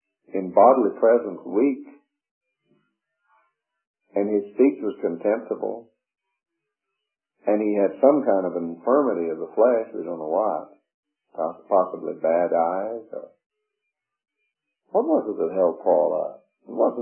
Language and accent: English; the South, United States; accent: southern; I grew up in the Scotch community when I was a boy. Almost spoiled my southern accent because the Scotch, you know, got a butter on their tongues.